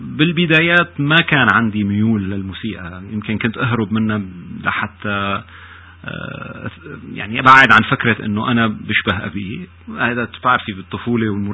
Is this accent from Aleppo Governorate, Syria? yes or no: yes; Aleppo, Aleppo Governorate, Syria; also born or lived in Damascus; أنا انتقلت أول بسميها يمكن ميجريشن، اللي هي الهجرة المصغرة من مدينتي اللي ولدت فيها بحلب لمدينة العاصمة بسوريا اللي هي دمشق، واللي أنا حبيتها كتير وعشت فيها طبعا كمان أجمل أيام حياتي